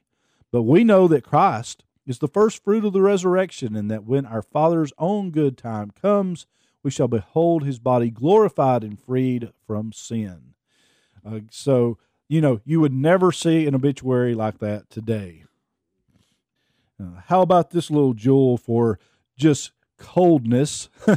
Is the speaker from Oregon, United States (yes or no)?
no; Alabama, United States; I'm from Northwest Alabama